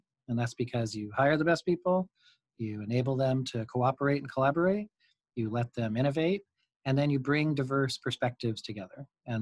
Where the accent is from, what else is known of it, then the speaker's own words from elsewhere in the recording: Chicago, Illinois, United States; born there; I was born in Chicago, went to school in Philadelphia, and have been the beneficiary of being able to travel to more than 50 countries around the world.